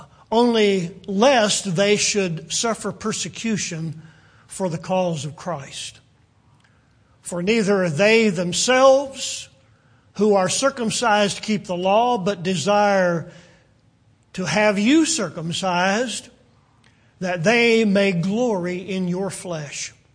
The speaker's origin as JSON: {"language": "English", "region": "Virginia", "country": "United States", "tie": "born or raised there", "said": "And I grew up in Virginia"}